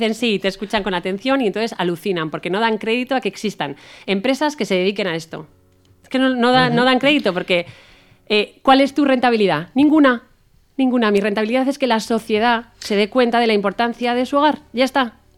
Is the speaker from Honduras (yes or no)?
no; Spain; yo soy española